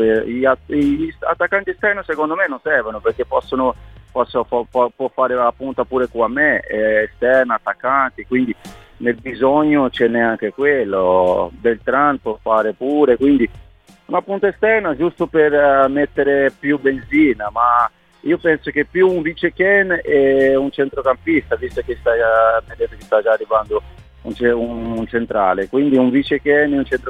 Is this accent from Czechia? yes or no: no; Brazil; e io essendo brasiliano sono contentissimo che sta anno dopo anno crescendo